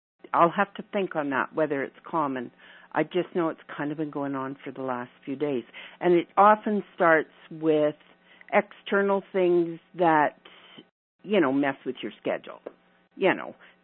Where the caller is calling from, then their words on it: Alberta, Canada; I'm from Alberta, Canada.